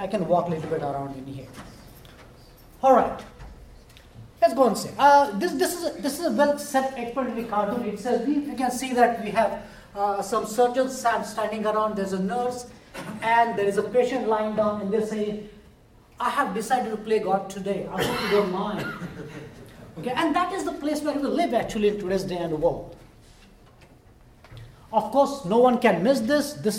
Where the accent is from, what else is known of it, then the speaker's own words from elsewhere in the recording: India; accent: Indian; English is a second language; I have an exotic Indian accent, as you can tell. I'm trying to speak slow and a little bit with less accent.